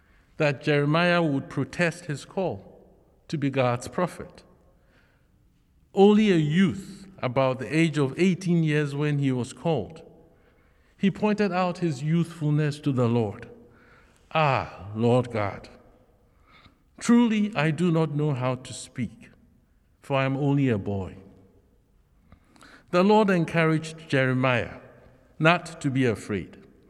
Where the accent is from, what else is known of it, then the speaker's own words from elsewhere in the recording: Kumasi, Ashanti, Ghana; born there; I was born in Kumasi in February 1962.